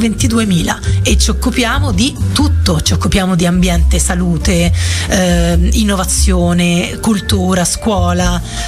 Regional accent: Gualdo Tadino, Umbria, Italy; moved away as an adult; sono nata e cresciuta a Gualdo Tadino fino a 18 anni, sono andata via quando avevo 18 anni, finito il liceo, e io ho studiato al liceo Casimiri di Gualdo, e liceo scientifico

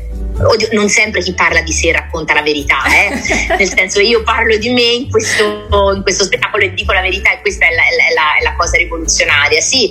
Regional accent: Campi Bisenzio, Tuscany, Italy; mi porto dietro da quando sono appunto cresciuta a Campi Bisenzio, quindi per sempre sarò una paesana, una provinciale

